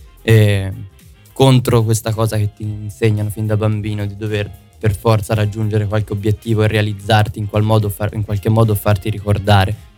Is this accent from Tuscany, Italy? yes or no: yes; Castiglione della Pescaia, Tuscany, Italy; venne costruita proprio a Castiglione della Pescaia, che è il paese da dove provengo.